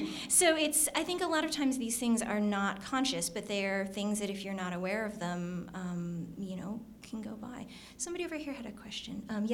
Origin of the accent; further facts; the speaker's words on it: Shaker Heights, Ohio, United States; I mean, I had a great experience growing up in Shaker, which is pretty diverse. There's not a lot of Asians, but race relations are something that's very much on the community's mind.